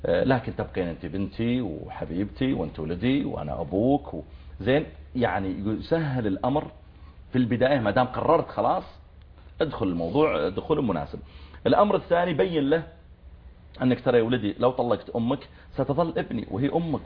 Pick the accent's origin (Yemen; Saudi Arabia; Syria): Saudi Arabia